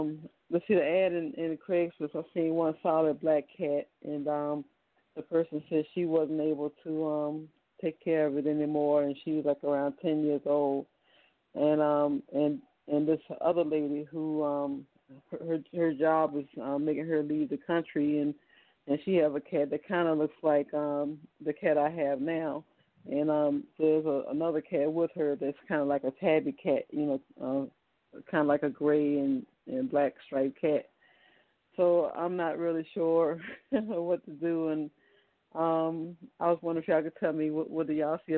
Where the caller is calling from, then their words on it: Virginia, United States; I'm calling from the state of Virginia.